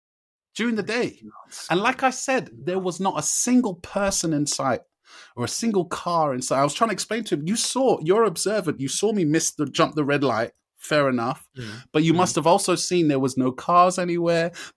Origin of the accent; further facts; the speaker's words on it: England, United Kingdom; I was like, I'm sorry, I'm English.